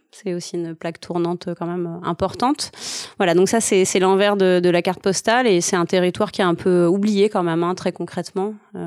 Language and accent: French; Guadeloupe, France; also born or lived in South of France; J'ai grandi entre la Guadeloupe et le sud de la France. Ouais. Je suis née à Pointe-à-Pitre. Et j'ai pas mal grandi quand même, petite enfance dans le sud de la France, puis on est retourné en Guadeloupe.